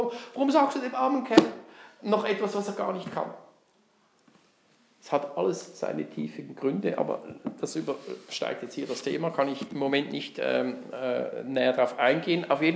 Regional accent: Switzerland; Warum bin ich in der Schweiz groß geworden und nicht in einem indischen Slum?

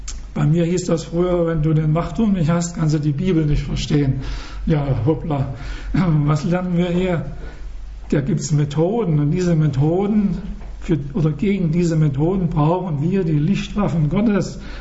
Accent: Saxony, Germany; Weil ich bin Sachse und da gibt es am Wochenende immer Kuchen.

